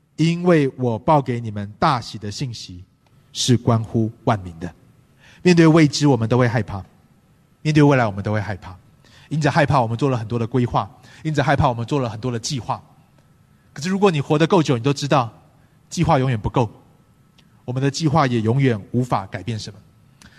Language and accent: Chinese; Taiwan; 可是当他们知道我从台湾来的时候